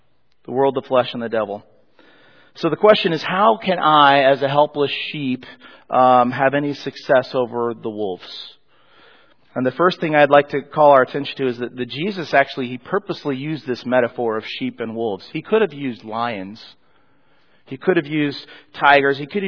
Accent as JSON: {"language": "English", "region": "Colorado", "country": "United States", "said": "Now, many of you know I'm from Colorado, and eventually you'll see me. I'll wear my Denver Broncos jersey, and I'll tell Colorado stories."}